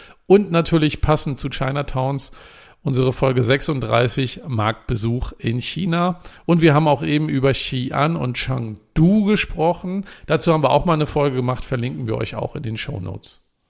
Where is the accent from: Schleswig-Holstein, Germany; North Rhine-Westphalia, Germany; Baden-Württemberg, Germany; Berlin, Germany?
North Rhine-Westphalia, Germany; Cologne; vielleicht wir als Kölner müssten auch für Kölsch noch, ein Kölsch sollte auf der Karte sein.